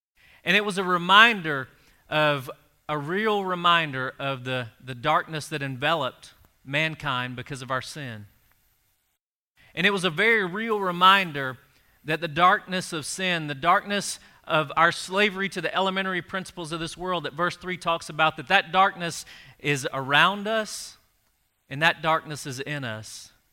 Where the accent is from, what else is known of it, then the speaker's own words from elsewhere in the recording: Louisiana, United States; I grew up down in South Louisiana.